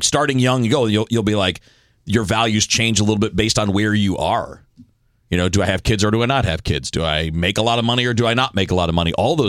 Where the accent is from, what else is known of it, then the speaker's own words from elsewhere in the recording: Detroit, Michigan, United States; I grew up in Detroit. All automakers. Right. Everybody's a union guy.